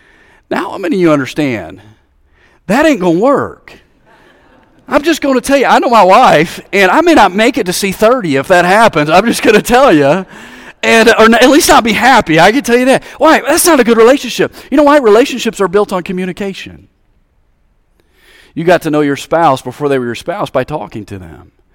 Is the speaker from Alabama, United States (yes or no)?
yes; Odenville, Alabama, United States; I said, I want to go, but I'm from Odenville, Alabama, and I've never seen this many people in my life.